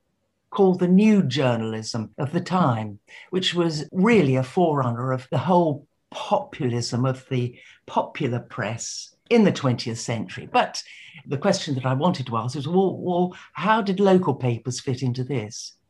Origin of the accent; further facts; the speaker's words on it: Cambridge, East of England, United Kingdom; because I grew up in Cambridge and went to school there, and I love the place to bits.